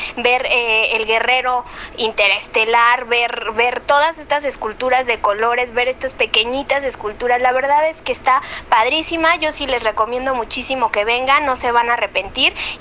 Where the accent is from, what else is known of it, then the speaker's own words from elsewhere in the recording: Mexico; lo que somos los mexicanos, personas alegres, personas muy coloridas.